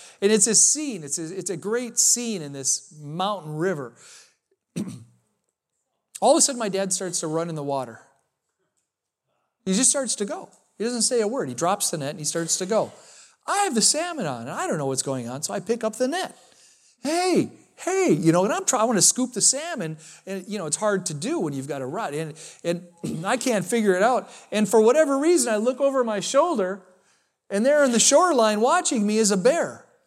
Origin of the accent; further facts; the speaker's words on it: Alaska, United States; Just for context, I grew up in Alaska. And a lot of my experiences in childhood were formed there, and it's not like Wisconsin.